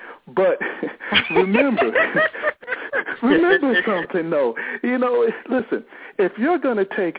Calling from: Houston, Texas, United States; But anyway … I'm calling from Houston, Texas.

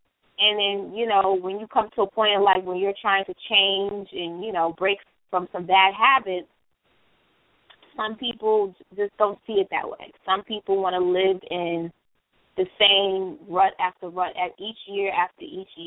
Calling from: Long Island, New York, United States; Everybody … I'm coming from Long Island, New York.

